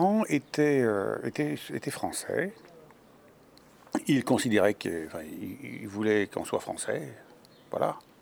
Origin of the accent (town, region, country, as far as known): France